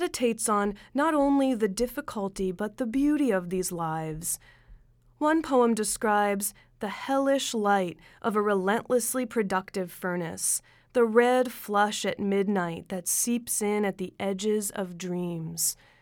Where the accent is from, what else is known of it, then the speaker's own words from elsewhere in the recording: Pennsylvania, United States; I grew up in Center County, but seeing it through Johnson's foreign eyes is a revelation.